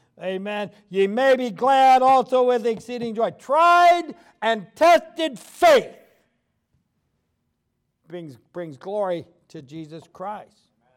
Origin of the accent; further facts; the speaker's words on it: United States; I'm an American. I like freedom.